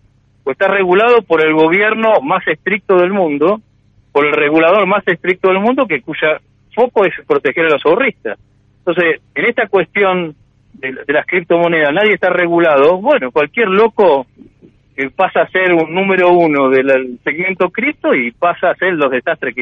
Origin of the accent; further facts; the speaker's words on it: Argentina; now in Uruguay; Y a mí como argentino, estando en Uruguay, la verdad me duele